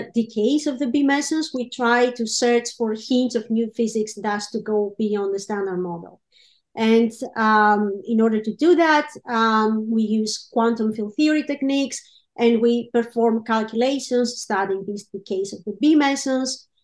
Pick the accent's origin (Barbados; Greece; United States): Greece; now in Siegen, Germany; I'm originally from Greece. I'm a theoretical particle physicist. I work here in Siegen as a postdoc.